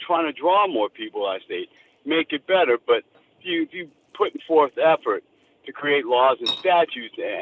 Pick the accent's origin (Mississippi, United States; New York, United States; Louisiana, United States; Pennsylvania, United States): Louisiana, United States; New Orleans; also born or lived in Arizona; I'm from New Orleans, lived in Arizona, came back home after I retired.